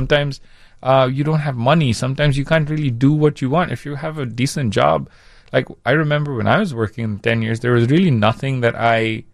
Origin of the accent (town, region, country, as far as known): India; born or raised there